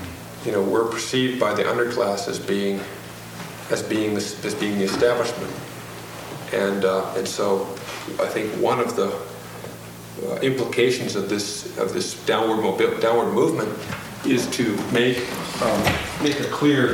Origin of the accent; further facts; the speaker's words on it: Mercer Island, Washington, United States; I grew up on Mercer Island, which is a wealthy suburb of Seattle.